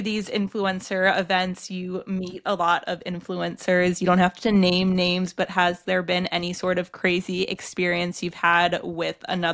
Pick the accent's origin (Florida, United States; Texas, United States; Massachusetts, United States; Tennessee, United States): Massachusetts, United States; Boston; especially because I grew up in Boston, which is like literally the opposite side of the world, or not the world, the country from LA.